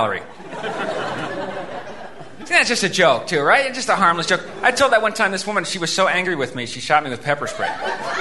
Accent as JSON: {"language": "English", "region": "Colorado", "country": "United States", "tie": "born or raised there", "said": "I grew up in Colorado. I don't know if you knew that, but yeah."}